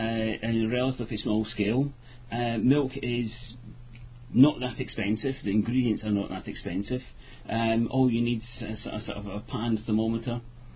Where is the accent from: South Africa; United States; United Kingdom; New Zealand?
United Kingdom; Paisley, Scotland; Originally Scotland.